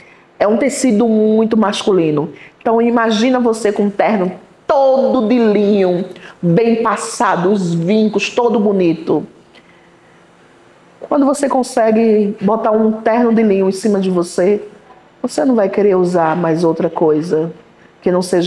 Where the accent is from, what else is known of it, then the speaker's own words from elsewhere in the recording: Recife, Pernambuco, Brazil; Santo Amaro das Salinas, que fica em Recife, o coração de Recife. Eu nasci no Beco do Supapo, mas também nasci na Rua da Bola, mas também nasci na Rua Frei Cassimiro